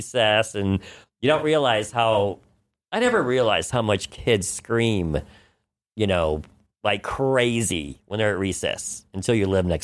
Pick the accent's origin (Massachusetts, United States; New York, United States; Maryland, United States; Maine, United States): New York, United States; New York City; I think being a New Yorker, too, a lot of us have our hands in a bunch of different pots.